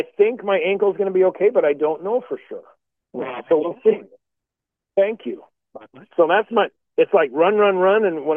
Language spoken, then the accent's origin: English; Utah, United States; born there; Well, I was born in Utah, and I just can't go get suddenly a copy of my birth certificate.